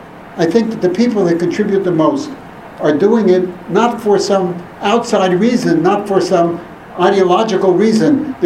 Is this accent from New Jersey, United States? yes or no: yes; New Jersey, United States; And the reason why I like it is because I'm from New Jersey and my relatives are from New Jersey.